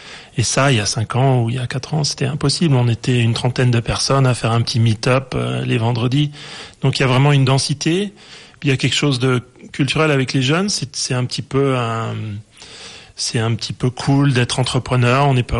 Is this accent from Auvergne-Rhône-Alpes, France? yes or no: no; Paris, Île-de-France, France; moi je suis parisien, marié à une Danoise.